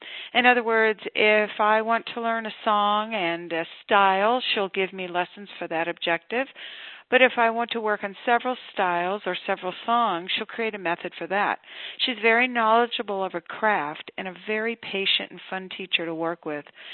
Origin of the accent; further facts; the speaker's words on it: Lexington, Massachusetts, United States; I am from Lexington, Massachusetts.